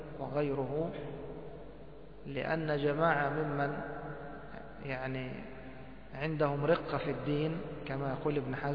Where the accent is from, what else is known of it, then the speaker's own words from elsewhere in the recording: Egypt; وهي كنية عندنا في مصر ولكن طبعا باللهجة العامية أبو الرجال